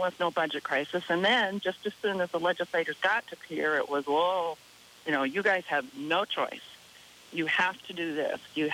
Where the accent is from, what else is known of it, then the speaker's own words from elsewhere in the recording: South Dakota, United States; Well, I'm a proud South Dakota farm girl. I was born and raised in Britain.